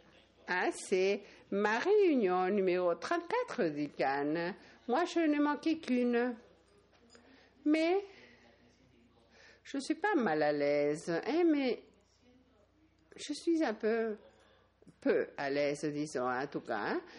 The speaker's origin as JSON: {"language": "French", "country": "Germany", "second_language": "French", "said": "je viens de l'Allemagne"}